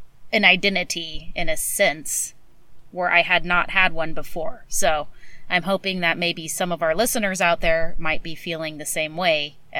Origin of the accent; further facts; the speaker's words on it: California, United States; But then I'm also from California where everyone is very blue.